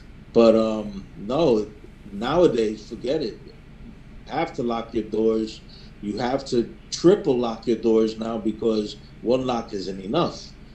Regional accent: Puerto Rico; also born or lived in New York; But when I was growing up in Puerto Rico, and this was in that I could remember, back in the late 70s, early 80s

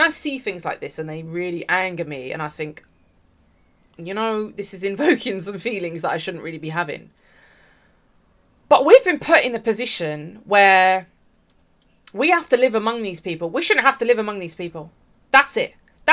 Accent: London, United Kingdom; I grew up in Southeast London. There was a rough area, rough people, rough circumstances.

